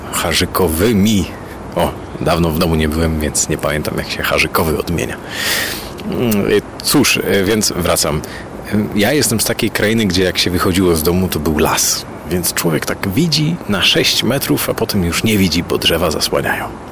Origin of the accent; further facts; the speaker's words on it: Chojnice, Pomeranian Voivodeship, Poland; Ja pochodzę z krainy takiej zielonej, z Chojnic. To jest na Pomorzu, w Borach Tucholskich. 5 kilometrów od chałupy zaczyna się Park Narodowy Bory Tucholskie